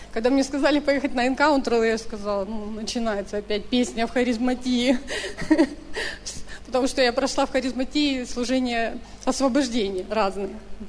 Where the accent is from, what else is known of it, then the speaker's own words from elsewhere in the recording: Siberia, Russia; moved away; я уехала в Москву из Сибири. 7 лет в Москве я прошла